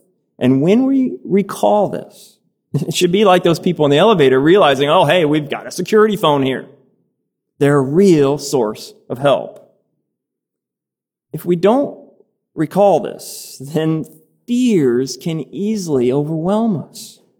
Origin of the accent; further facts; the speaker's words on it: Midwest, United States; When I think of slipping, I think of growing up in Midwest America and the long, icy winters we'd have.